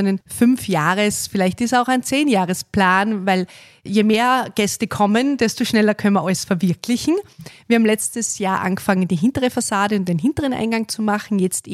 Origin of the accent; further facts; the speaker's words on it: Vilsmoos, Austria; moved away as an adult; Ich komme aus Vilsmoos